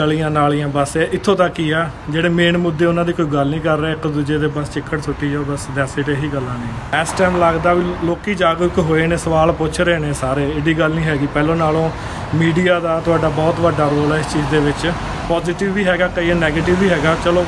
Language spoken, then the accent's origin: Punjabi; Devigarh, Punjab, India; ਮੈਂ ਦੇਵੀਗੜ੍ਹ ਪਟਿਆਲੇ ਤੋਂ ਬਿਲੋਂਗ ਕਰਦਾ ਜੀ, ਸਾਡੇ ਆਪਣੇ ਕਸਬੇ ਦੇ ਵਿੱਚ ਸੀਵਰੇਜ ਦਾ ਬਹੁਤ ਬੁਰਾ ਹਾਲ ਆ